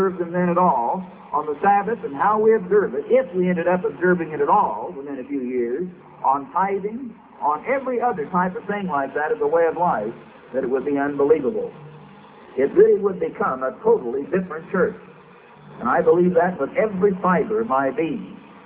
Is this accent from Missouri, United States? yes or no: yes; Missouri, United States; But I'm from Missouri.